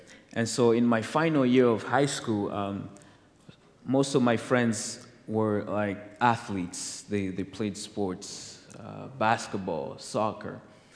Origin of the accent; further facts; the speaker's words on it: New Brunswick, Canada; also born or lived in Congo; My native country is Congo, but I grew up in New Brunswick